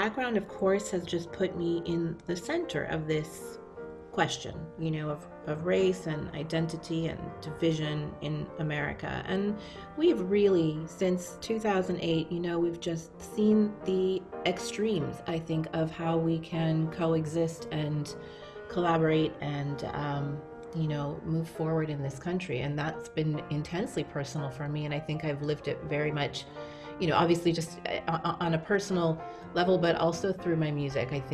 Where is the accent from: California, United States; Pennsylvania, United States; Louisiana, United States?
California, United States; San Francisco; And I was born in San Francisco and grew up there. And, you know, it was a very different time.